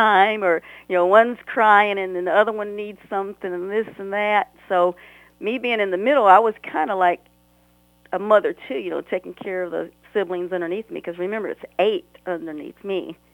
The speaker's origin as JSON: {"language": "English", "town": "Elizabethton", "region": "Tennessee", "country": "United States", "tie": "born or raised there", "lives_now": "Minneapolis, United States", "said": "I grew up in a small town of Elizabethan, Tennessee. And hi, you guys down home. I just want to say hi so you can see I'm still country."}